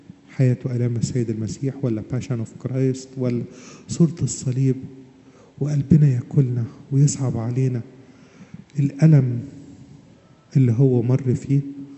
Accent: Egypt; ولا زي عندنا في مصر دول بتوع ربنا

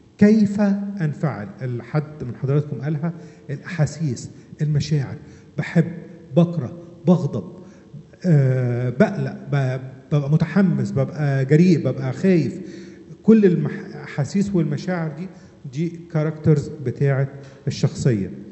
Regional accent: Upper Egypt, Egypt; عندنا في الصعيد يقول لك ايه

